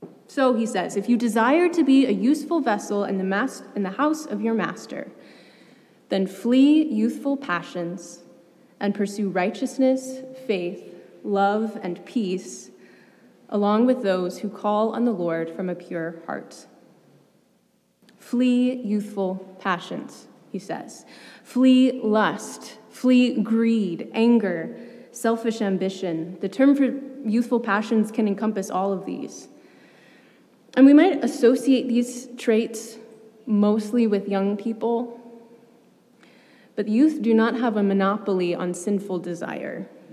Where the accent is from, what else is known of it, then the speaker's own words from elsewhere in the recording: Indianapolis, Indiana, United States; And now, I grew up in Indianapolis.